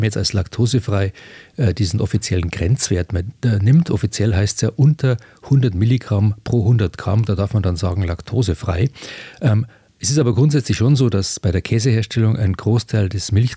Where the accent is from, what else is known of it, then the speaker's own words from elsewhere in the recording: Munich, Bavaria, Germany; dass ich als Münchner beim Leberkäse primär an den bayerischen Leberkäse denke.